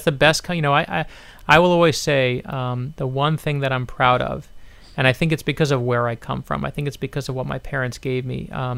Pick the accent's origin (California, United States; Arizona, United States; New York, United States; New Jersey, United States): New York, United States; Brooklyn; now in Miami, United States; I grew up in Brooklyn, New York. And I'll tell you just from my own experience is when my dad lost his job at 40 years old, he decided to move here to Miami, Florida.